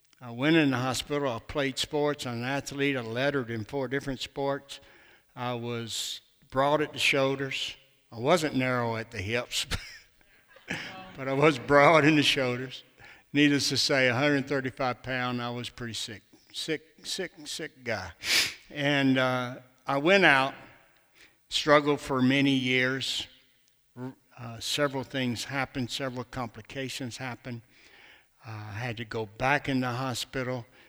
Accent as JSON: {"language": "English", "region": "Alabama", "country": "United States", "said": "I'm from Lower Alabama. So I might not talk just right. I may sound like Forrest Gump sometime. So forgive me for that, but I am a poor, poor country boy that Jesus saved."}